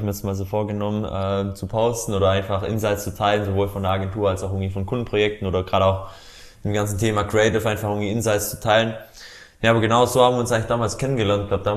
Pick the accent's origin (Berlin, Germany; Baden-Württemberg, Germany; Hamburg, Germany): Baden-Württemberg, Germany; Ulm; Also ich komme aus der Nähe von Ulm, also Süden Deutschlands